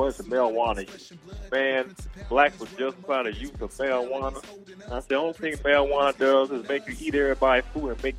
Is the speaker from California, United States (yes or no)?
yes; California, United States; I'm from California.